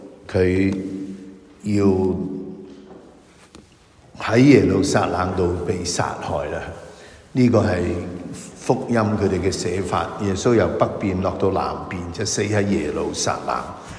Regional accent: Hong Kong; 我哋由香港嚟咗日本

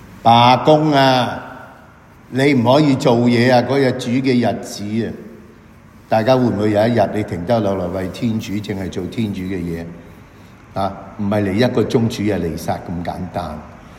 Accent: China; 这个写的东西是2000多年前中东的文化，不是我们中国人。

